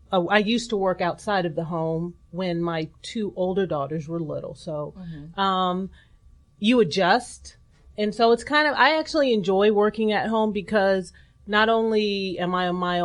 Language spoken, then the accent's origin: English; California, United States; My dad retired from the Navy, so I was a Navy brat. So mm-hmm. we traveled around the country, California mostly, and then